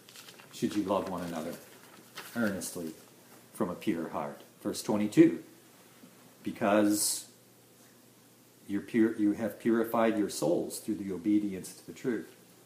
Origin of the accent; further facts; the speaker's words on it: United States; I am an alien in America, though I am an American, because I am a Christian.